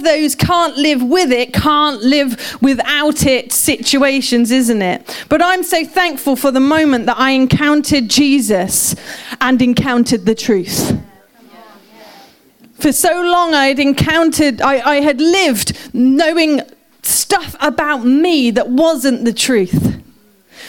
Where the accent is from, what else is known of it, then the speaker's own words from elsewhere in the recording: United Kingdom; I'm just going to pretend like it's because I'm British and it's really awkward to point out somebody's like weakness?